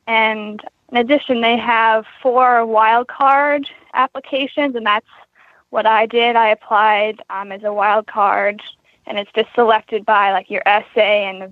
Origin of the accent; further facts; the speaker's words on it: Queenstown, Maryland, United States; I am from Queenstown, Maryland, and I am showing in the Young Riders.